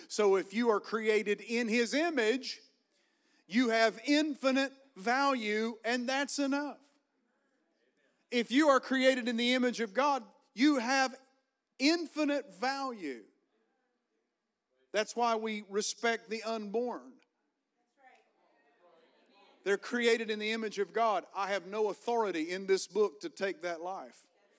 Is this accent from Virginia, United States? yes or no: yes; Virginia, United States; I said, no, I'm from Virginia, and this is the way you're supposed to talk if you're from the state of Virginia. Come on, we got some Virginians in the house. Hallelujah. So I had an upbringing, and I came out with an accent